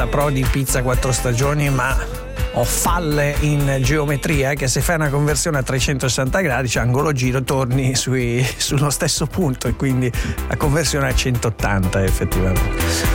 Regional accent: Tuscany, Italy; Io da Toscana

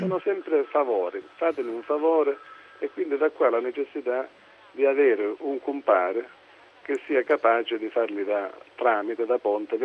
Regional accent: Calabria, Italy; È un'area che abbiamo sentito sulla pelle da calabrese, vorrei dire

